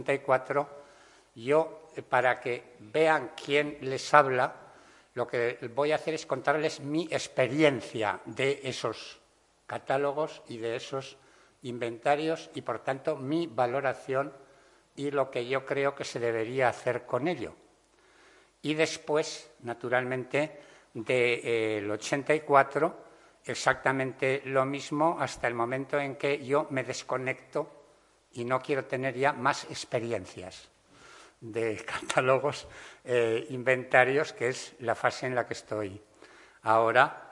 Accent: Aragon, Spain; yo estoy aquí entre dos colosos y soy un enanito aragonés

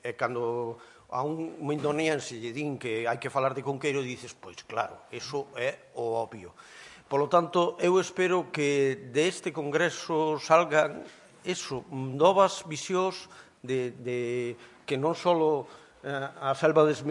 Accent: Mondoñedo, Galicia, Spain; eu que son de Mondoñedo, eu son mindoniense, dos nacidos baixo a Paula

